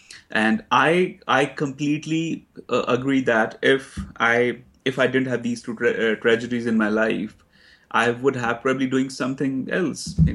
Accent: India; now in New York, United States; So I moved to New York from India in 2004.

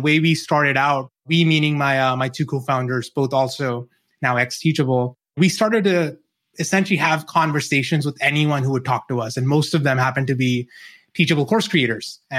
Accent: New Zealand; moved away as an adult; now in United States; Yeah, so I grew up in New Zealand. I've lost the accent now. I moved over to the States when I was 22.

